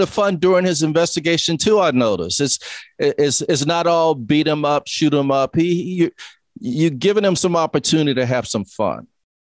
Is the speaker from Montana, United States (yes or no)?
no; Louisiana, United States; And I'm from Louisiana.